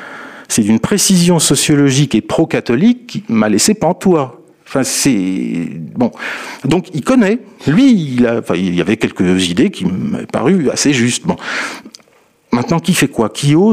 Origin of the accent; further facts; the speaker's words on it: France; En plus, chez nous, en France, c'est un pays centralisé